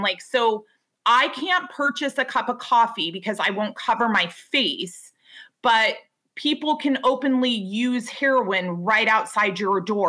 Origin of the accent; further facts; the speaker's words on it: Lake Stevens, Washington, United States; I'm from Lake Stevens.